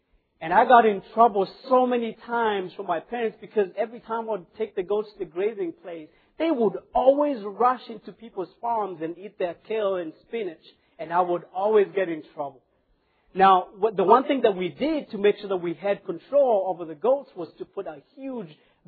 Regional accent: Kenya; I grew up in Kenya in a small village.

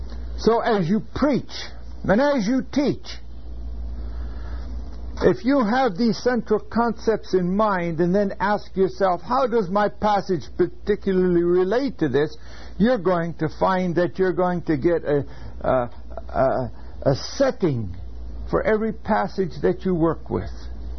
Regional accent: California, United States; also born or lived in Minnesota; Yes, my father was born in the Netherlands. I was born in Minnesota, but we grew up in California. And I was in California until I was well past middle 20

